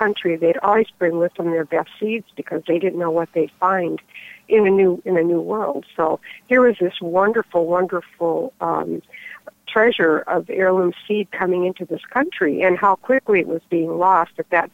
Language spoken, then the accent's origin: English; Iowa, United States; I grew up in Northeast Iowa on a dairy farm, and I was surrounded with the growing seasons and gardening in particular.